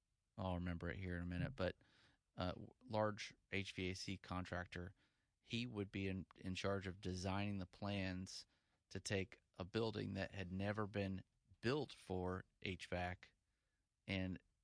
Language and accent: English; Indiana, United States; now in Charlotte, United States; Indiana, originally.